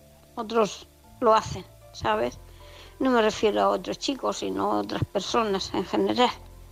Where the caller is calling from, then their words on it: Murcia, Region of Murcia, Spain; de Murcia.